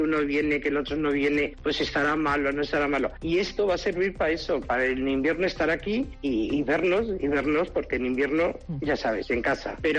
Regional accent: Brieva, La Rioja, Spain; yo no he nacido en Brieva, pero es Brieva, Brieva es mi pueblo. O sea, aquí los vecinos lo saben porque me conocen de toda la vida y saben que yo por Brieva lo que sea.

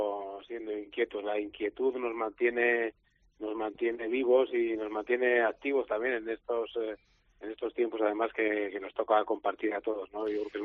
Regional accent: Navarre, Spain; Yo vengo de un pueblo de la Ribera de Navarra

